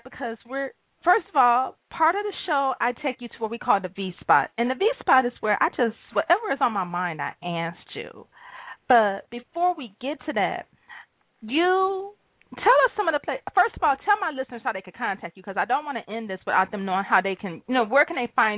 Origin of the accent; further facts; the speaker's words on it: Detroit, Michigan, United States; No, I'm actually from Detroit